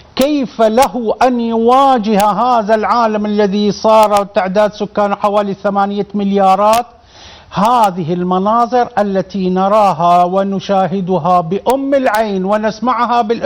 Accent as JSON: {"language": "Arabic", "town": "Gaza", "region": "Gaza Strip", "country": "Palestine", "said": "أين هم من هذه المأساة الإنسانية عندنا في غزة"}